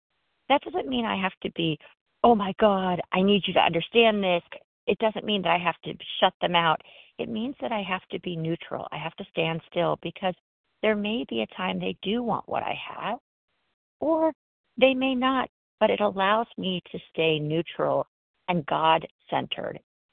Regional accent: California, United States; I'm from Southern California, recovered.

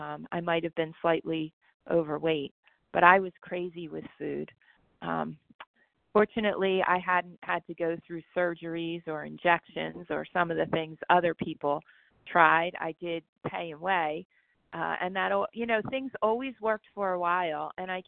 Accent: New Jersey, United States; I'm from New Jersey.

